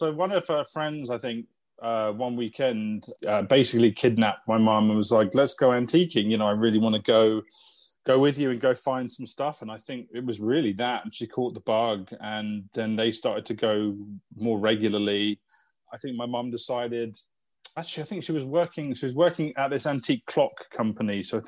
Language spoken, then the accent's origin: English; London, United Kingdom; I'm born and bred in London.